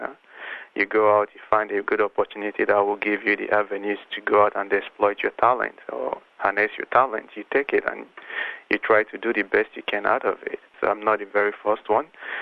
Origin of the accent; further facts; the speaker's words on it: Australia; It doesn't matter if you're, you know, a Nigerian or if I'm Australian.